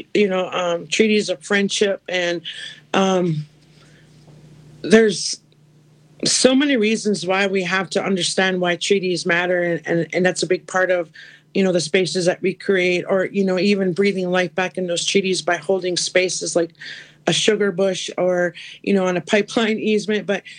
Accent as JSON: {"language": "English", "town": "Leech Lake Reservation", "region": "Minnesota", "country": "United States", "said": "I'm from the Leech Lake Reservation in northern Minnesota."}